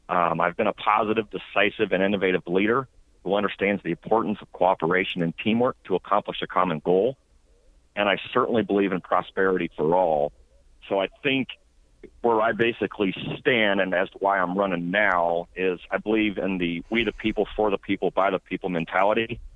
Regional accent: Indianapolis, Indiana, United States; moved away as an adult; As you mentioned, I am from Indianapolis, born and raised there. Moved to South Dakota, the Black Hills, about 9.5 years ago.

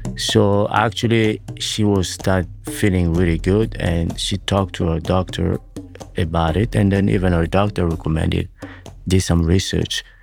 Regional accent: Rwanda; What I grew up in Rwanda in Africa is community, right?

